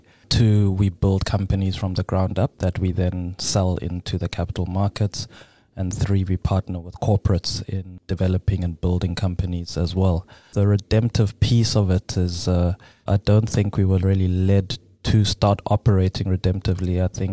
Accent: Pretoria, Gauteng, South Africa; I am born and bred in Pretoria, South Africa.

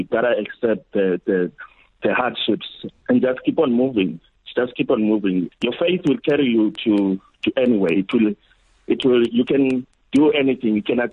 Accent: Edo, Nigeria; Yes, I'm from Edo. Edo in Valencia, one of the locations there.

